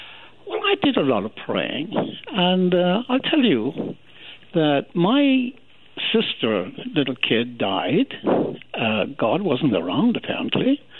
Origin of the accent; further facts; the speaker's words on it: Ireland; growing up in Ireland